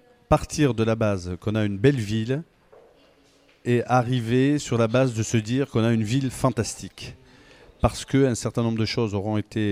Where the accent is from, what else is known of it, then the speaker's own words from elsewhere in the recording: Tours, Centre-Val de Loire, France; Moi je suis Tourangeau, je suis né à Tours